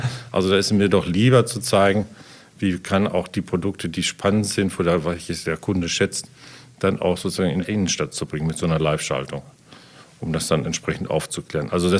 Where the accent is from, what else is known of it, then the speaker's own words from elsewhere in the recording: Dortmund, North Rhine-Westphalia, Germany; now in Lemgo, Germany; Also ich bin ja auch ein eingekaufter Lipper oder Lemgoer. Ich bin ja eigentlich Dortmunder